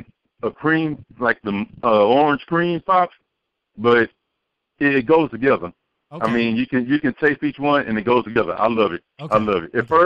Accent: Houston, Texas, United States; you know, I'm from the South, but when I go up North, people always ask where I'm from, and they'd be like, I say Houston.

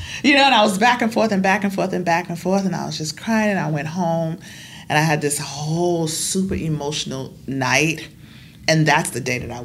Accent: United States; now in Australia; the unique thing about the Aboriginal community here, for me as an American

